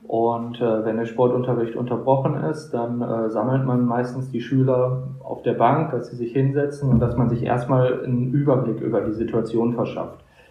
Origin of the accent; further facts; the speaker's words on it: Gelsenkirchen, North Rhine-Westphalia, Germany; Ich komme aus Gelsenkirchen und bin auch damals hier am Schalker Gymnasium zur Schule gegangen und habe dann in Essen studiert und habe den Weg dann wieder zurückgefunden.